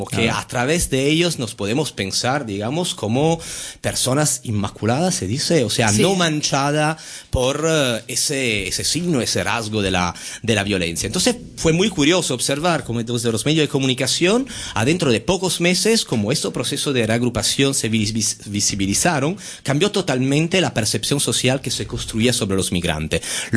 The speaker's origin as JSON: {"language": "Spanish", "town": "Genoa", "region": "Liguria", "country": "Italy", "second_language": "Spanish", "said": "Yo vengo de Italia, de una ciudad, Génova, que no está muy lejos de aquí, de Barcelona, que también tiene una gran emigración latinoamericana."}